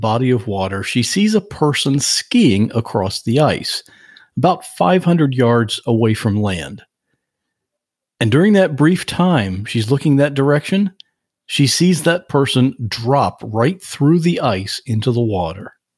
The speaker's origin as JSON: {"language": "English", "country": "United States", "said": "Okay, I could never say it like that, but as the American, I'll just say Kvarken."}